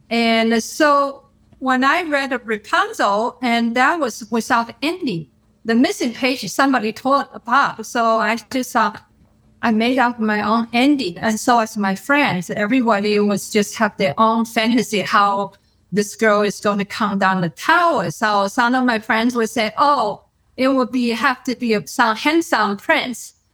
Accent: China; Growing up in China during the Cultural Revolution, food was rationed.

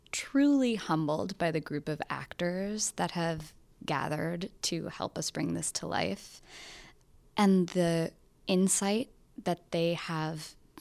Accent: New Jersey, United States; And and also because, though I am from New Jersey, I secretly love country music.

